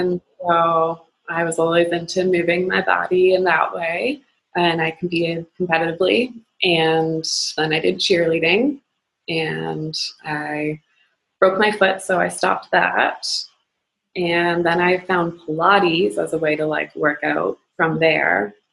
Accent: Nova Scotia, Canada; now in Calgary, Canada; I live in Calgary, Alberta, Canada. I'm originally from Nova Scotia, which is on the other side of Canada. And I've been here for about a year.

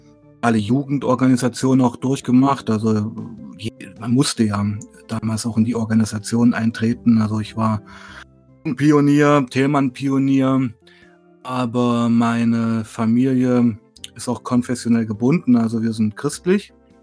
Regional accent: Weißenfels, Saxony-Anhalt, Germany; born there; ich bin in Weißenfels geboren. Das ist eine kleine Stadt in Sachsen-Anhalt, also wirklich tiefste Ostprovinz.

